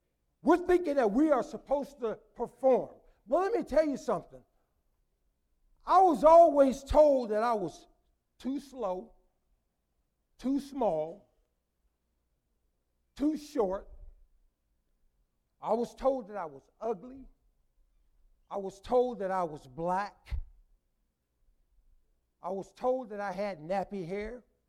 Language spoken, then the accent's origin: English; Midwest, United States; I don't even tell people where I'm from, really. I just say I'm from the Midwest because we moved around so much.